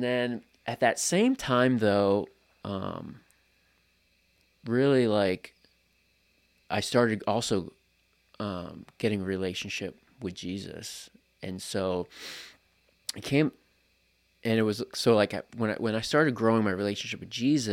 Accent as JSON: {"language": "English", "region": "New Hampshire", "country": "United States", "tie": "born or raised there", "said": "I grew up in New Hampshire, went to school there."}